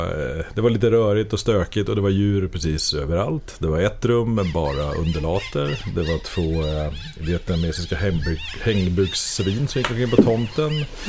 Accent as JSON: {"language": "Swedish", "town": "Nacka", "region": "Stockholm County", "country": "Sweden", "tie": "born or raised there", "said": "Ja, jag är uppväxt i Nacka."}